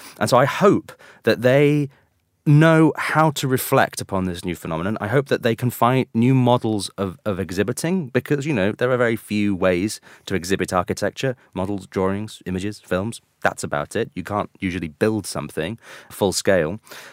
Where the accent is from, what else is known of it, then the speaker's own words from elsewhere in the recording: United Kingdom; to see, as a British citizen, these kind of rallies taking place around Columbus Circle and down Fifth Avenue